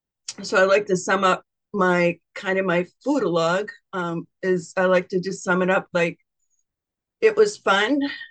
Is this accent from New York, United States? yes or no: no; Maine, United States; I am from Maine, and I'm a recovered compulsive overeater